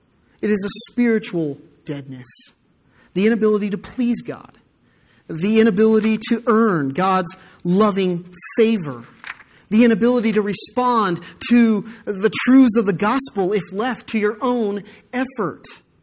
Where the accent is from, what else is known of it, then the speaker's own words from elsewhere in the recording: United States; especially growing up in America where freedom of choice is everything to us